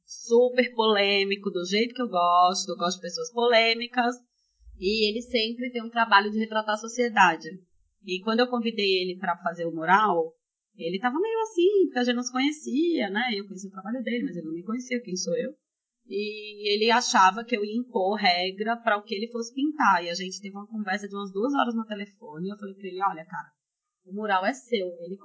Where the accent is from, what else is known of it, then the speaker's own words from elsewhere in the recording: Brazil; Não, eu sou brasileira.